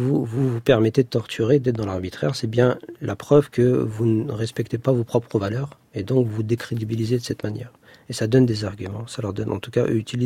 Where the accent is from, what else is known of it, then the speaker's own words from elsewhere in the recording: Lyon, Auvergne-Rhône-Alpes, France; Alors mon problème moi c'est que je suis lyonnais, j'ai jamais vécu à Paris.